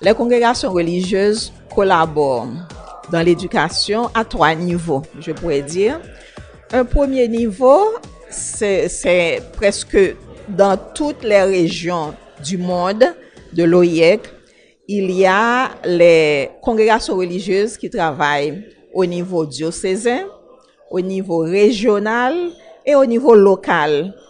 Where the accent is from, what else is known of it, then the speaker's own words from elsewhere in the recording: Haiti; moi je suis d'Haïti